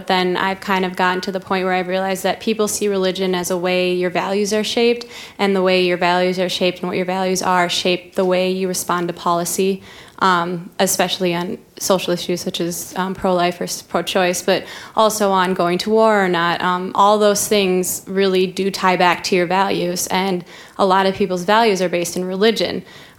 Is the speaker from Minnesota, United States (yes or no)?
yes; St. Paul, Minnesota, United States; from St. Paul.